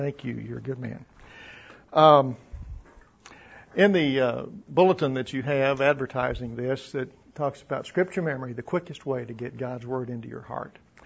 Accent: Pampa, Texas, United States; I'm from Pampa, and I'm with Halliburton.

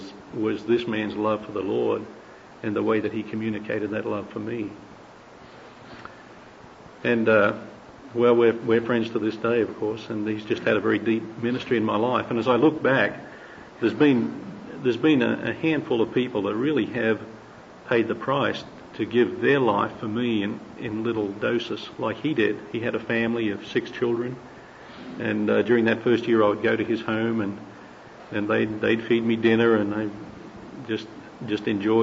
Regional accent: Sydney, New South Wales, Australia; now in United States; I'm from Sydney, Australia, and I've been here in the U.S. for about 2 years.

